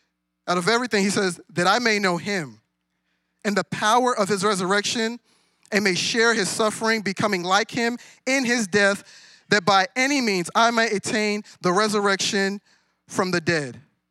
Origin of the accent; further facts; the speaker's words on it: Nigeria; when I was younger, I was like, man, you know, I'm Nigerian.